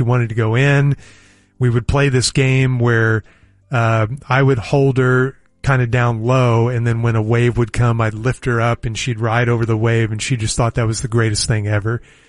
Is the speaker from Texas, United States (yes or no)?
yes; Texas, United States; somehow, I guess because I'm a Texan, I have chosen my two favorite now and common vacation destinations